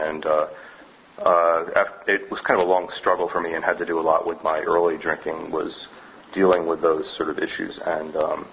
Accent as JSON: {"language": "English", "region": "Massachusetts", "country": "United States", "tie": "born or raised there", "said": "I was born in Massachusetts. I grew up there about an hour west of Boston."}